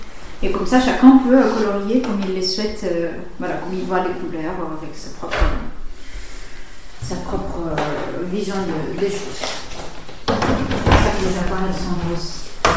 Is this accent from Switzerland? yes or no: no; Brazil; now in France; Mais à la base, je suis brésilienne.